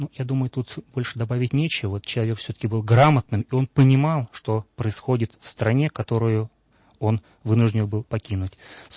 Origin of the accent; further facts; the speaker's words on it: Russia; Я вырос в России и хорошо знаю ее историю.